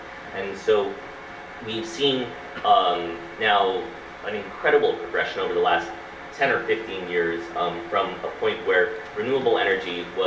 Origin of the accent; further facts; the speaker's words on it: Colorado, United States; My home state of Colorado has a 30% RPS target by 2020.